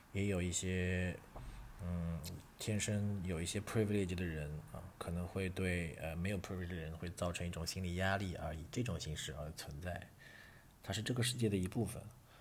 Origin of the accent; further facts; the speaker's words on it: China; 我当时说我是从中国来的